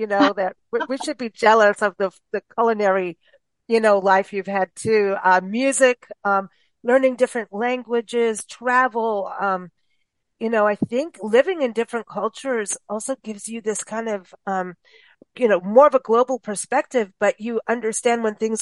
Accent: Kenya; growing up in Kenya, pretty much in my formative years, I lived with two different tribes at one point

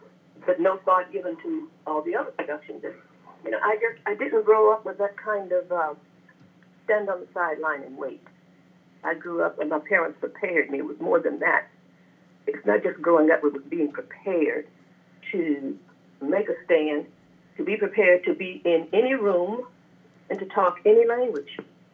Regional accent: Texas, United States; And I, growing up in Texas, you know, I was a part of that fight

